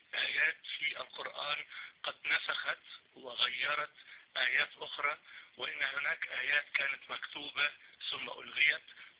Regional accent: Egypt; born or raised there

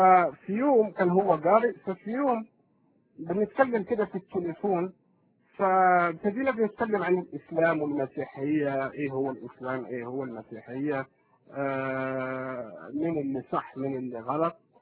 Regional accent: Morocco; now in Montreal, Canada; المهم هاجرت من المغرب، جيت على كندا في مدينة مونتريال

